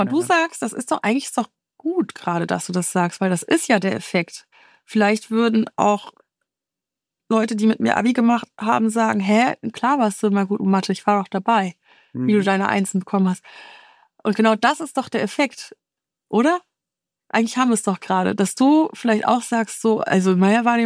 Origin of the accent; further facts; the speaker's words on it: Rostock, Mecklenburg-Vorpommern, Germany; Ich komme ja aus Rostock.